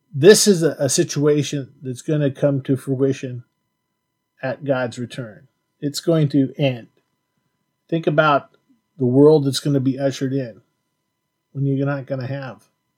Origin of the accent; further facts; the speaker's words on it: San Jose, California, United States; I mean, I grew up in the San Jose area, and I couldn't believe that house.